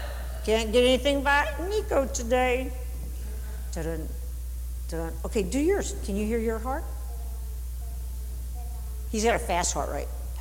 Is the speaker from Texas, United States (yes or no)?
yes; Texas, United States; growing up in Texas, we talked about God most of the time.